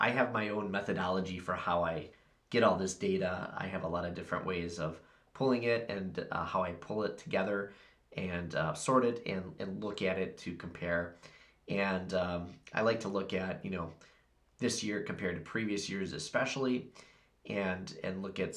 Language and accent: English; Wisconsin, United States; here in my home state of Wisconsin and also my local area.